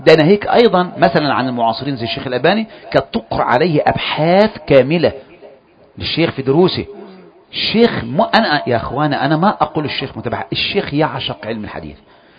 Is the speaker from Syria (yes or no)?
no; Egypt; accent: Egyptian